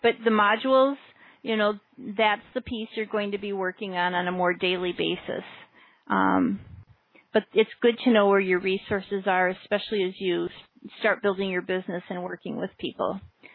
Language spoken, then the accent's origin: English; Minneapolis, Minnesota, United States; I grew up in Minneapolis, so I have a hard time saying I'm from Iowa.